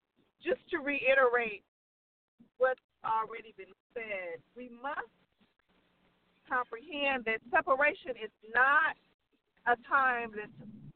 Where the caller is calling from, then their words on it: St. Louis, Missouri, United States; from St. Louis, Missouri.